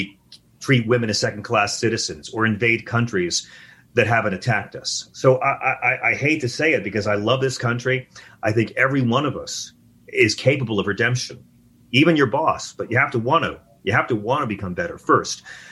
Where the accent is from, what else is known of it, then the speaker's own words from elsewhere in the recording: Long Island, New York, United States; I'm from Long Island. I know.